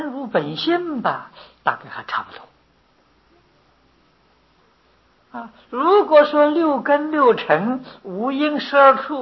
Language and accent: Chinese; China; 换一句话说，我们中国人确实得天独厚啊